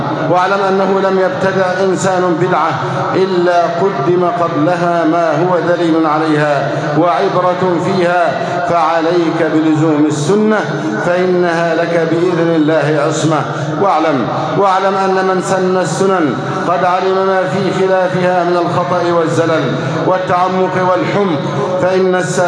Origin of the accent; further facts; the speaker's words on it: Egypt; اللهم احفظ بلدنا مصر أمنا أمانا